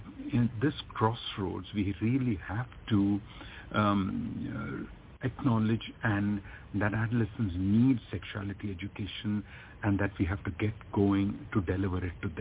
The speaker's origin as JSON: {"language": "English", "town": "Mumbai", "region": "Maharashtra", "country": "India", "tie": "born or raised there", "said": "I'm 60, and you know, the sexuality education I had when I was a student of 13 in growing up in Bombay in India"}